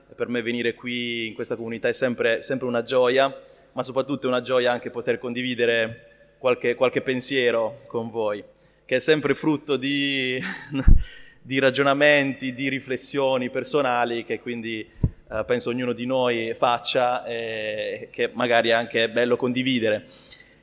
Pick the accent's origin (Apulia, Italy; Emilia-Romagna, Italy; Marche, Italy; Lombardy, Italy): Apulia, Italy; Io sono cresciuto in Puglia, come sapete, quindi vicino al mare